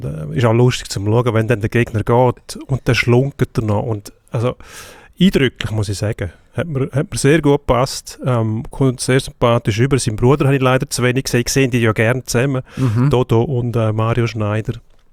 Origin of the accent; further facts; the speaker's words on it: Zurich, Switzerland; Ich bin Zürcher.